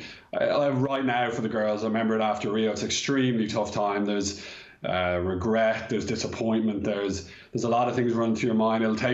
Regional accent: Ireland; Yeah, I think honestly, and obviously myself being Irish, people say it's biased

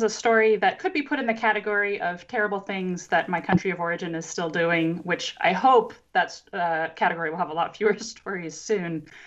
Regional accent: New Mexico, United States; Deb Haaland, who's actually from my home state of New Mexico

